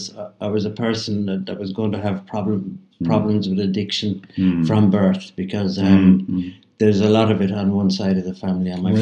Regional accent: Limerick, Munster, Ireland; I was born in Limerick, Jim, 1960.

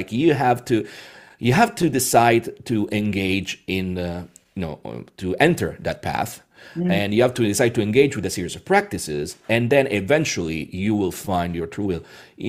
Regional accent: Rome, Lazio, Italy; Again, I was born in Rome. I was baptized in St. Peter's Basilica as a Catholic.

